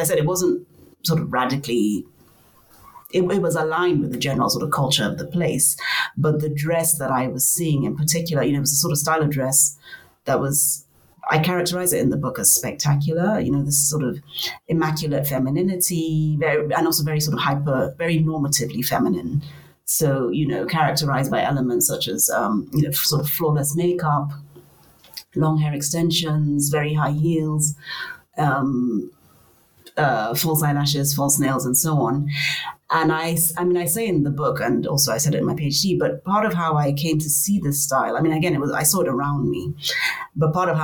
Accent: Nigeria; I come from Nigeria. So after finishing my master's, I worked for 4 years in publishing in Nigeria.

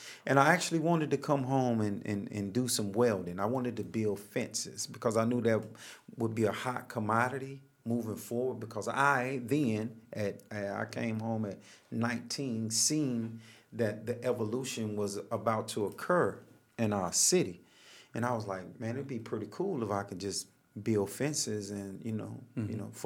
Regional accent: Charlotte, North Carolina, United States; I was born right here in Charlotte, North Carolina, on the west side of town. Actually, I've lived all over Charlotte

